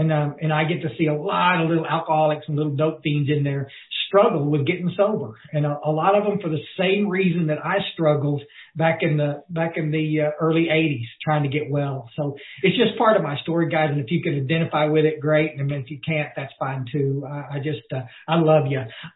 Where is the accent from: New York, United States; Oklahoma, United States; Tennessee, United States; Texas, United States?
Texas, United States; Ingram; I am from Ingram, Texas.